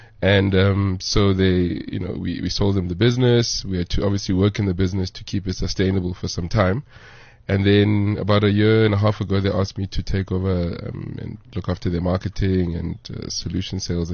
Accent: Soweto, Gauteng, South Africa; Where am I from is in, where was I born? I was born in Soweto, at Deep Kloof Clinic. Grew up, so Orlando East, Deep Kloof.

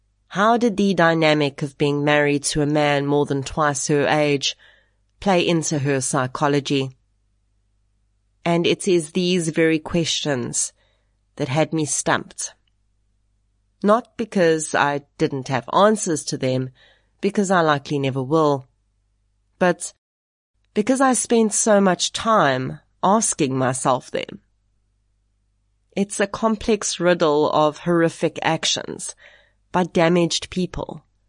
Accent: South Africa; Typically being South African, we made a braai.

